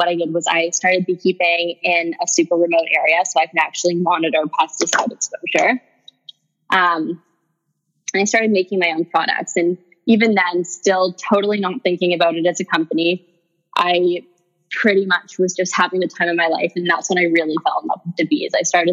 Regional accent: Canada; I went to University of Victoria. I'm from Canada, so I went to school in Canada.

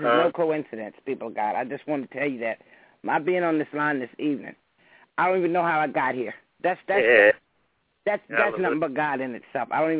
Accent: Virginia, United States; born there; I was born at home in the South. I was born in Virginia.

